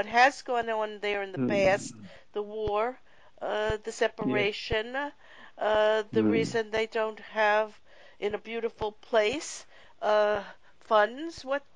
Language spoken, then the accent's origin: English; Brooklyn, New York, United States; I grew up in New York, in Brooklyn. I was born into a Jewish family.